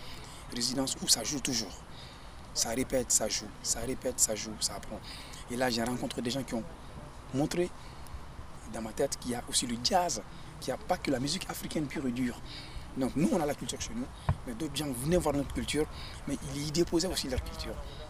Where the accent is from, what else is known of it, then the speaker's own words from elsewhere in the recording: Mali; born there; also born or lived in Bamako; je suis musicien-chanteur griot. Je suis né au Mali, je suis malien, j'ai fait des études à Bamako, qui est la capitale du Mali.